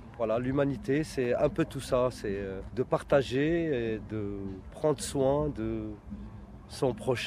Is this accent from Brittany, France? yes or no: no; Gennevilliers, Île-de-France, France; Je viens de Gennevilliers, le 92, voilà.